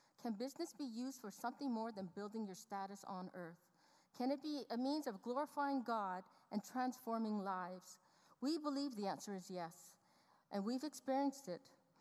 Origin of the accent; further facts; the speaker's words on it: Calgary, Alberta, Canada; also born or lived in Cambodia; We come from Calgary, Alberta, not so far from here, but we've served in Cambodia as missionaries for the past 10 years.